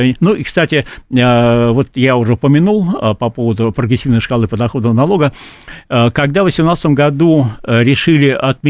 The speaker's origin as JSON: {"language": "Russian", "region": "Saint Petersburg", "country": "Russia", "tie": "born or raised there", "said": "мой родной город Санкт-Петербург"}